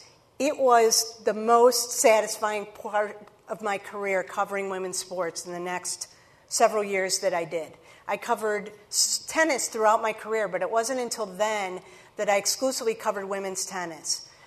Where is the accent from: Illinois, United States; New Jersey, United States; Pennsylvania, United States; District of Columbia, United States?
Illinois, United States; Chicago; I grew up in Chicago. I thought I would die at my desk at the Tribune.